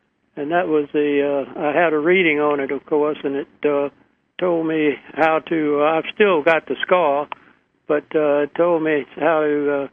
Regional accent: Alabama, United States; born there; Of course, I was born in Alabama

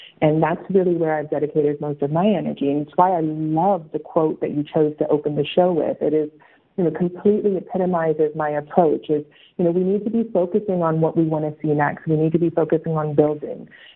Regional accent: Spartanburg, South Carolina, United States; also born or lived in Saudi Arabia; I was born in Saudi Arabia, moved to Spartanburg, South Carolina when I was still 6 months. So between, you know, being, you know, born in the Middle East with roots in the Middle East and growing up in the South and to Palestinian immigrant parents

